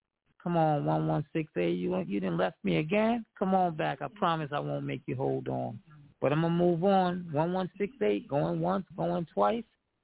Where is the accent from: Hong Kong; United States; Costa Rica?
United States; Brooklyn, New York; now in Myrtle Beach, United States; And I'm Brooklyn, New York, by way to Myrtle Beach.